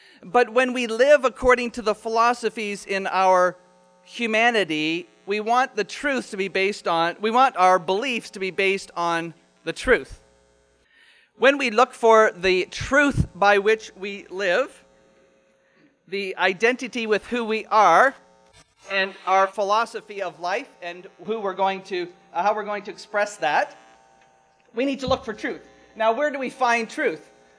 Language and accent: English; Canada; born there; I have Canadian citizenship. In fact, I was born in Canada. But really, when you think about it, I'm not really from here.